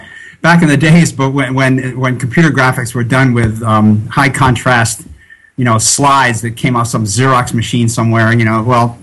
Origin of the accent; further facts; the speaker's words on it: Hanover, New Hampshire, United States; I was back in my hometown in Hanover, New Hampshire, where I grew up, and where the computer language called BASIC was invented.